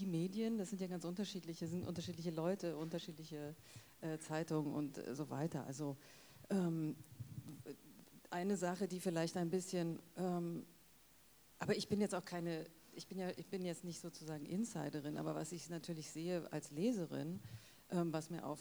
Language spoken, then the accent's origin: German; Ludwigsfelde, Brandenburg, Germany; ich bin in Ludwigsfelde aufgewachsen, habe auch noch an den berühmten W50 und R60 mitgeschraubt in der produktiven Arbeit. Und als ich 16 war, war dann der Mauerfall.